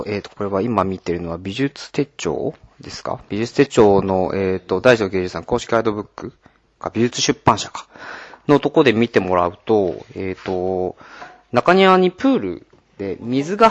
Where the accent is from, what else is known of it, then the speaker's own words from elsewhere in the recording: Sendai, Miyagi, Japan; まあ僕は出身がもともと仙台なので、やっぱりどうしてもその大震災の時の津波の記憶みたいなものが